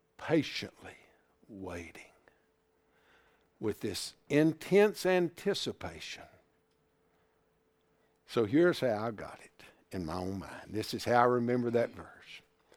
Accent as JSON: {"language": "English", "town": "Irwin", "country": "United States", "tie": "born or raised there", "said": "Listen, I grew up in Irwin."}